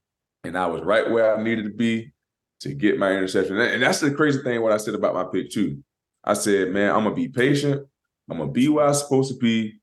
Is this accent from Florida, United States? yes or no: yes; Florida, United States; And I always wanted to do that since I'm from Florida. You know, down there next to the ocean.